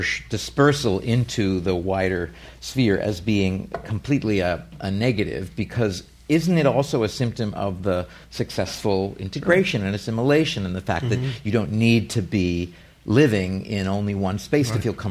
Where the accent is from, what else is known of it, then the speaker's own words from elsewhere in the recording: San Francisco, California, United States; I grew up in San Francisco, and it's hard to remember the times when it was really terrifying to admit to oneself that you might be different